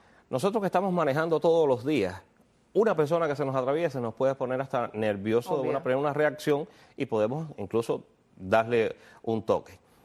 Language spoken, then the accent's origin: Spanish; Cuba; nosotros como abogados cubanos